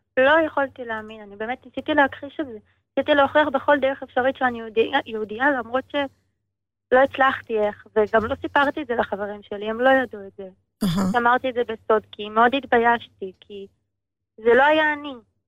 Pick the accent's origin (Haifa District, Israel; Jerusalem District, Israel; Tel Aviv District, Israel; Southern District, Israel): Southern District, Israel; אני נולדתי פה בארץ.